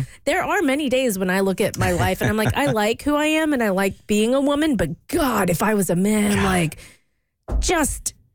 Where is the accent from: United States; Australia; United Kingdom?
United Kingdom; I'm British. My family's British.